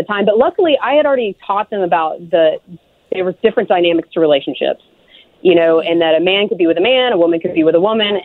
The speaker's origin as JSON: {"language": "English", "town": "Atlanta", "region": "Georgia", "country": "United States", "tie": "born or raised there", "said": "And now I'm from Atlanta, born and raised. My parents are Georgia born and bred, conservative."}